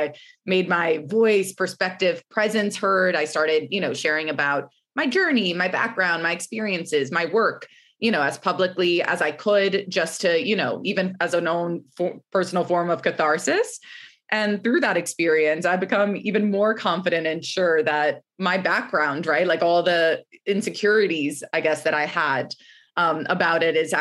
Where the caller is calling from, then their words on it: Brooklyn, New York, United States; I am calling in from Brooklyn, New York this morning.